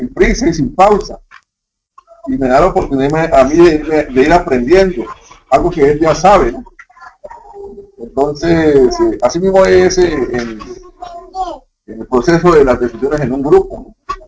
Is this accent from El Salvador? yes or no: no; Colombia; also born or lived in Córdoba, Argentina; now in Peru; en mi país, yo soy colombiano, pero vivo tiempo en Perú, también he vivido en Argentina, en la ciudad de Córdoba.